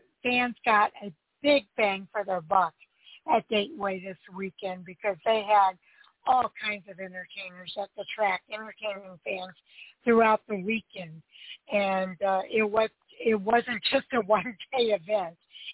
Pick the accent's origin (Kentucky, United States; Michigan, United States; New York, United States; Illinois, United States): Illinois, United States; Chicago; because I'm from the Chicagoland area. I lived there for 40 years